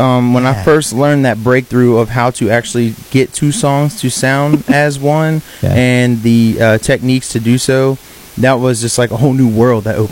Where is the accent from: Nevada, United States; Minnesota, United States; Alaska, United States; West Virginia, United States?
West Virginia, United States; Keyser; now in Charleston, United States; So I'm originally from Kaiser, West Virginia, Eastern Panhandle. Did my college years living in Beckley, West Virginia.